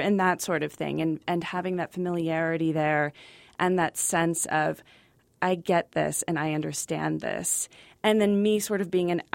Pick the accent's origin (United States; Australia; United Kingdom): United States; Midwest; It's not like, you know, I'm from the Midwest. People say Midwesterners are nice too, but it's a different nice.